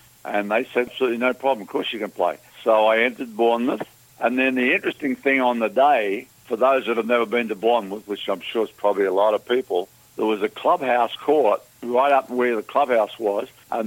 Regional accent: Australia; Deep down, you always had a feeling, as an Australian guy like Newcomb and Roach and myself, probably Stiley, somewhere along the line you may see Rod and Ken and those guys again on the other side of a net.

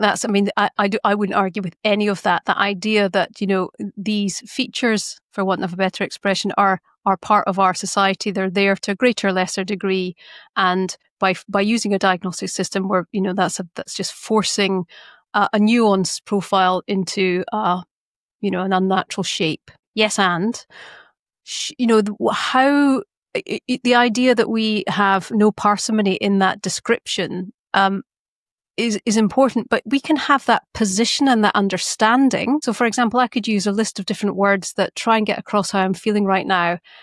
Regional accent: Glasgow, Scotland, United Kingdom; it brings out the Glaswegian in me, and I become very passionate.

